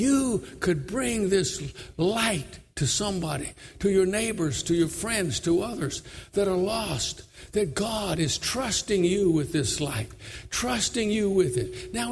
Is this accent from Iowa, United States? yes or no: no; New York City, New York, United States; Well, now I'm from New York. You don't speak to people in alleyways in New York City.